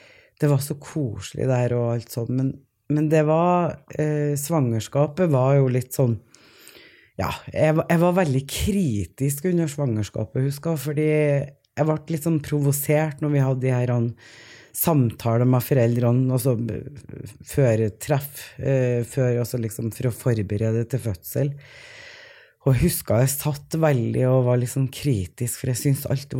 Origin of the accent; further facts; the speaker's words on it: Mosjøen, Nordland, Norway; Jeg vokste opp i Mosjøen, ja.